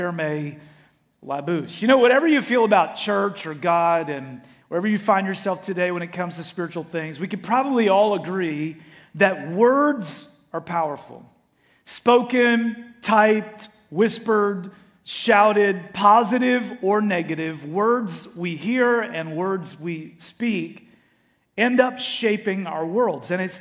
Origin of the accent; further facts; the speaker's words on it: Canada; So I grew up in Canada, and I took French in school.